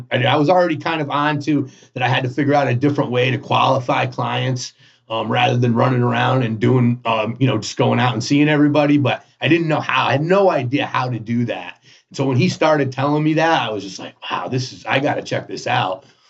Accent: Connecticut, United States; also born or lived in New York; I lived in New York for the first time and I'm from Connecticut. So I moved back to Connecticut because my family

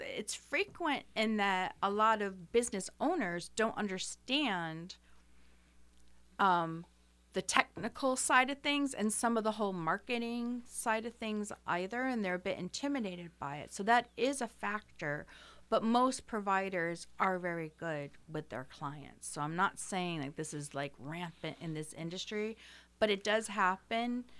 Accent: Gloversville, New York, United States; I'm from Gloversville originally.

